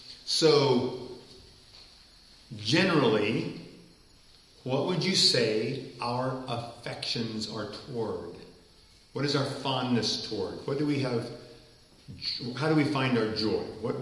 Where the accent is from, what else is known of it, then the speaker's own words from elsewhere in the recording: Taiwan; So my parents took me to Taiwan when I was 9 months old. I grew up in Taiwan. I was a missionary kid, they call me.